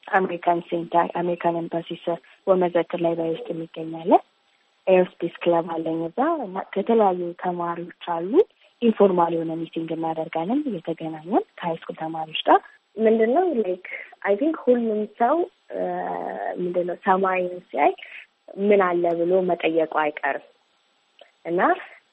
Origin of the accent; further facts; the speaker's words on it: Addis Ababa, Ethiopia; እኔ አዲስ አበባ ነው ተወልጄ ያደኩት።